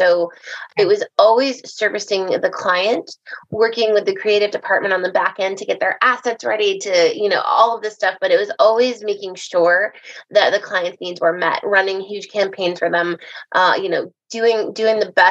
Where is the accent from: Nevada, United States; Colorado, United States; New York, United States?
New York, United States; New York City; But since I came from New York City